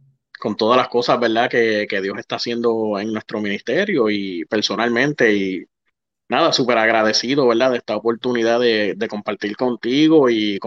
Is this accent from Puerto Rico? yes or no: yes; Carolina, Puerto Rico; also born or lived in United States; Soy nacido en Carolina, entre Santurce y Carolina. Me crié, entonces desde chamaquito nos mudamos a Estados Unidos. Después yo regreso a Puerto Rico. Estuve un tiempo en Puerto Rico, ¿verdad?, hasta en mi adolescencia.